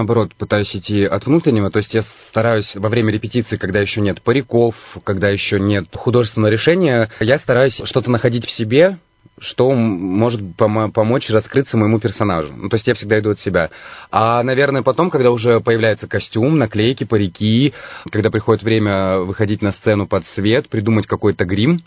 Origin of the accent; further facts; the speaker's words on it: Irkutsk, Irkutsk Oblast, Russia; так как я родился и вырос в Иркутске, вот всю свою жизнь, уже почти 32 года, я здесь и на родной земле.